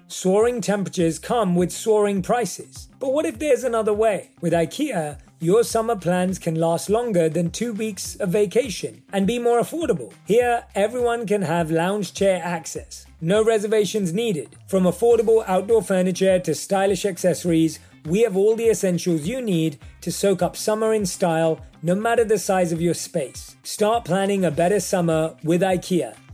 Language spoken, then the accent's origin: English; London, United Kingdom; moved away as an adult; now in Los Angeles, United States; I was born and raised in London.